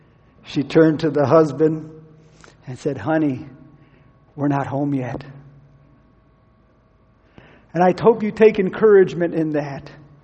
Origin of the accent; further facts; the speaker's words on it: Ohio, United States; also born or lived in California; now in Missouri, United States; They go, "Really? They have Mexicans in Ohio?" They say, "Where are you at now?" I say, "I'm in Missouri."